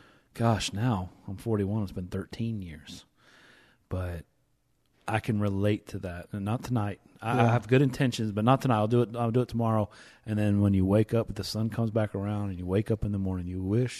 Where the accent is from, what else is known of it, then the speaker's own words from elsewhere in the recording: Tennessee, United States; Boy, I'm from East Tennessee. Boy, this is kind of hitting. This is bringing me back.